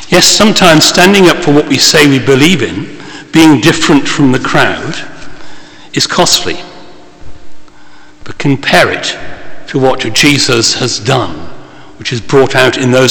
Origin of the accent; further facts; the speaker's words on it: England, United Kingdom; when I was growing up a long time ago, I was not allowed my dessert, or me pudding as it was in where I grew up in England